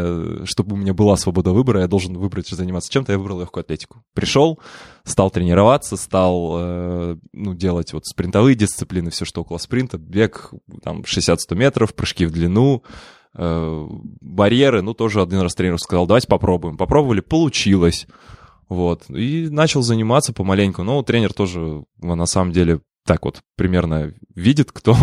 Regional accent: Barnaul, Altai Krai, Russia; Я вот в моем родном городе Барнауле, где я сейчас живу в основном

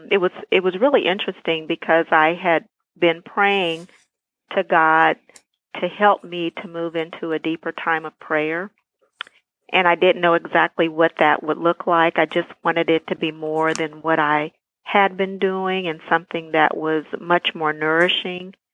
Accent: Wichita, Kansas, United States; I grew up in Wichita, Kansas, graduated from K-State, went to Emporia State to pursue a career as a school psychologist

